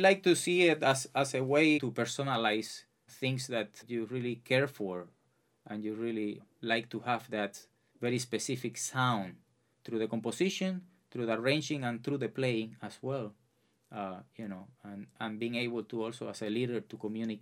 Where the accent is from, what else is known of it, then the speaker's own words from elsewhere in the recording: Cuba; I'm going to have a lot of influence from where I come from Cuban music.